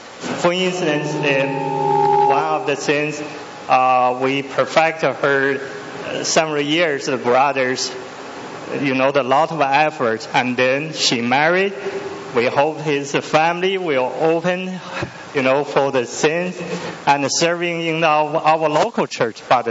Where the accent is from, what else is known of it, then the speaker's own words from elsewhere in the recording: Saskatoon, Saskatchewan, Canada; Daniel and I, we're from Saskatoon